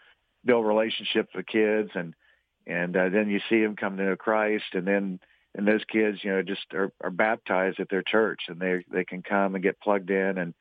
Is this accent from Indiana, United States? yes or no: no; Orlando, Florida, United States; I'm actually from Orlando. Just not a lot of us.